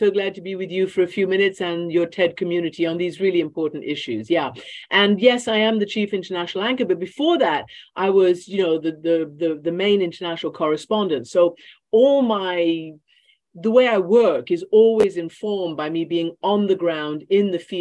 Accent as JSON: {"language": "English", "country": "Iran", "tie": "born or raised there", "moved": "as an adult", "said": "I am half Iranian and I grew up in Iran and I spent essentially the first 20 years of my life in Iran with a little bit of going back and forth to the UK for boarding school."}